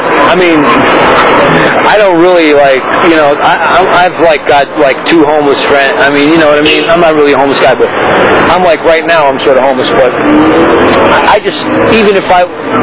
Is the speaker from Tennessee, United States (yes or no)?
no; New York, United States; I'm from New York, so neighborhood feeling is very important to me.